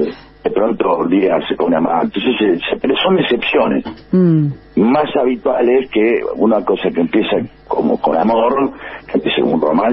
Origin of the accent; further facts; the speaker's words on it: Tucumán, Argentina; bueno, soy tucumana